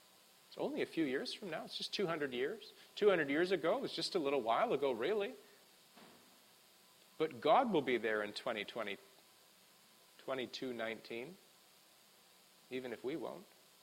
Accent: West Coast, United States; I mean, us growing up on the West Coast, and I think of my hometown, almost everything in my hometown is actually even younger than me

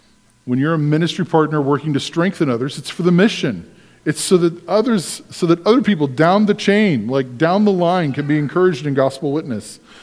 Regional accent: United States; Because we're American, we're so invested in the moment.

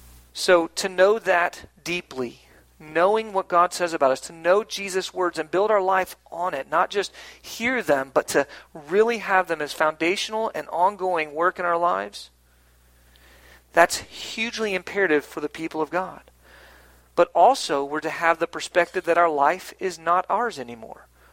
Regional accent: Florida, United States; I grew up in Hurricane Alley in South Florida, we lived in the middle of the state, and whenever a hurricane came, we left the coast

